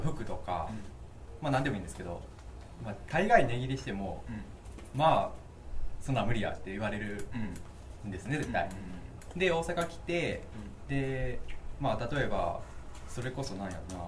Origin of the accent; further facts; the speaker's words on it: Hiroshima, Japan; now in Osaka, Japan; 僕広島出身なんですけど、広島に、まあ、大学帰る前まで行ってたんですけど